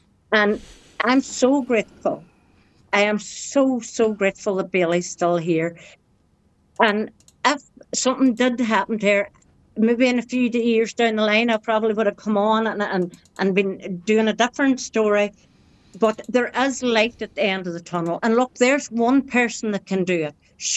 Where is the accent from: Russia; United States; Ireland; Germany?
Ireland; Ulster; now in Strabane, United Kingdom; I'm from Donegal originally, but living in Strabane.